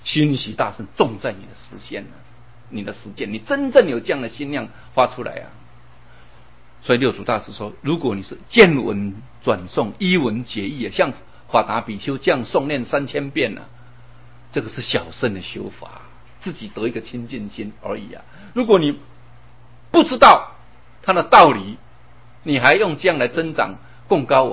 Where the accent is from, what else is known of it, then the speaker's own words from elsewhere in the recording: Taiwan; 我们台湾话说急马爱矮啊